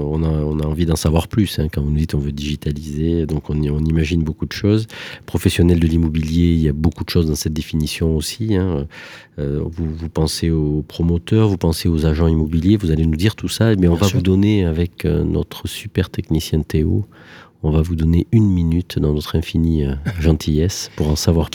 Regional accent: Southern France, France; accent: southern French; Moi j'ai l'accent du sud.

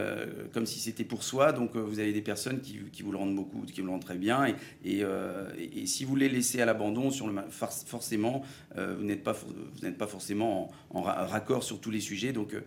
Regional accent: Centre-Val de Loire, France; Alors moi, je viens du Berry. Je suis berrichon, solognot, plutôt berrichon, mais voilà, au centre de la France.

